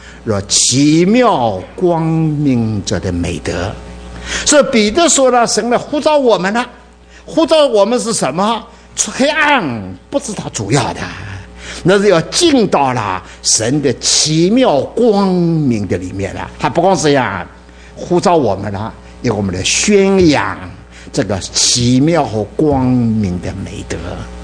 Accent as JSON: {"language": "Chinese", "town": "Dinghai", "region": "Zhejiang", "country": "China", "tie": "born or raised there", "said": "我家乡是在定海的，佛教很兴旺。哎呀，我的定海的，你马路上走路保证你不到十分钟有个庙。"}